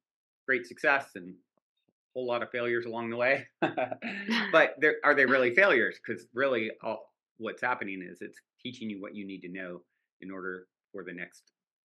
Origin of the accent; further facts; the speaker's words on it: East Coast, United States; now in Los Angeles, United States; I grew up on the East Coast, currently reside in Venice Beach, Los Angeles area, California